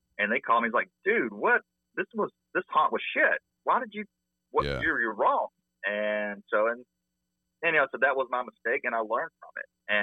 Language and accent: English; Birmingham, Alabama, United States; Our home base is, Alabama. I'm from Birmingham, Alabama.